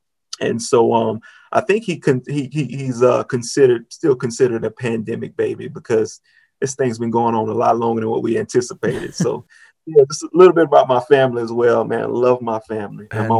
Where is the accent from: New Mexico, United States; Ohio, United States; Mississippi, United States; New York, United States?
Mississippi, United States; Vicksburg; So I'm originally from Vicksburg, Mississippi. And went to high school and everything else there, transitioned to college at Alcorn State University, which is also in Mississippi